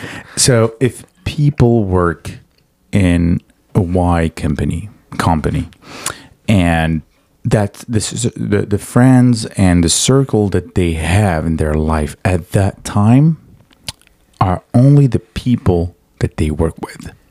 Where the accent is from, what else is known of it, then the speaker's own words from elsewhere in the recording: Morocco; I'm from Morocco, dude.